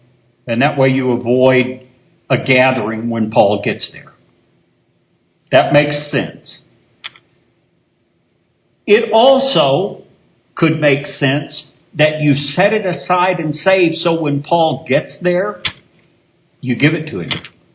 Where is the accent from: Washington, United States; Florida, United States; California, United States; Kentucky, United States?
Kentucky, United States; You know, I grew up in Kentucky where basically if you were a farmer, you prospered once a year when you sold your tobacco crop.